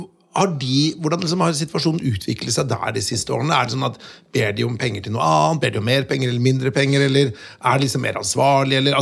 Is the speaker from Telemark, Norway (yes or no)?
yes; Notodden, Telemark, Norway; Og så, grunnen av at jeg kommer fra Notodden da, for å være ærlig på det.